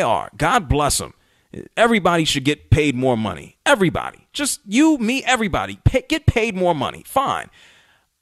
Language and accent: English; Bronx, New York, United States; I'm from the Bronx, New York. I might be a spoiled Yankee fan, but I understand the realities.